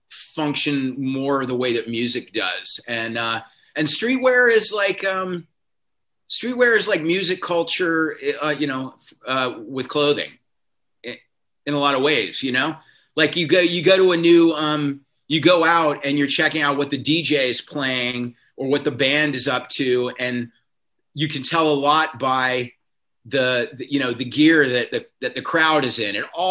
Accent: South Carolina, United States; Growing up in South Carolina, where it was preppy and conservative, I was frustrated

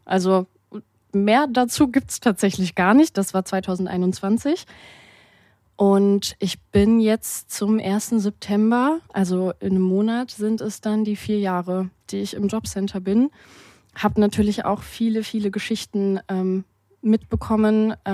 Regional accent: Freiburg, Baden-Württemberg, Germany; now in Mannheim, Germany; Ich bin 27, ich komme ursprünglich aus Freiburg und habe dann hier in Mannheim das Studium gemacht.

